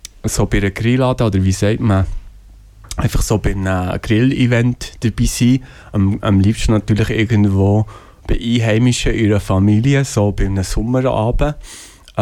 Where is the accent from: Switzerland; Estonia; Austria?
Switzerland; Bern; ich komme aus Bern.